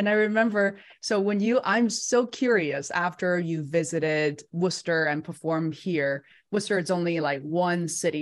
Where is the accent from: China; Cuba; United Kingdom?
China; Beijing; now in United States; I came to the U.S. 22 years ago. I grew up in Beijing, which I forgot to mention.